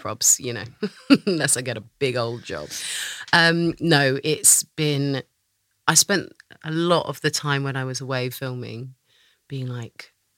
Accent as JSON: {"language": "English", "town": "Brent", "region": "London", "country": "United Kingdom", "tie": "born or raised there", "said": "I grew up in Brent until very recently."}